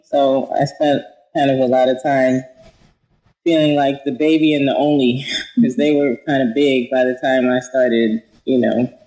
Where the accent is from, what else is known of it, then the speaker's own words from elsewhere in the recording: Queens, New York, United States; Oh, I'm from Queens, New York.